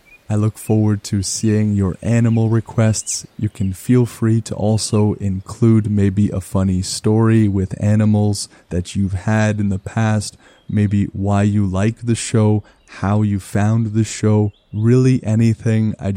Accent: Canada; or about the fact that I am a Canadian, those are things that I can't really help.

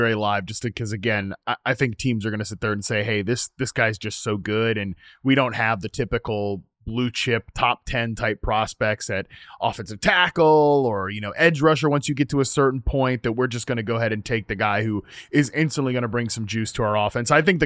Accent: Virginia, United States; I've seen a lot of Clinton Portis growing up in the Northern Virginia area.

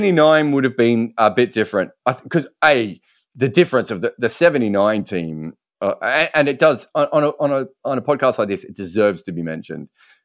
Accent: Australia; in fact, as an Australian, being that we've won so many

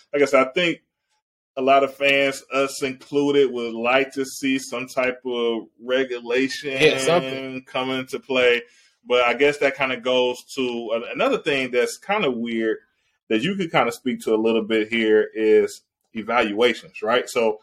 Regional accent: Ohio, United States; I grew up in Ohio. I was an Ohio State fan.

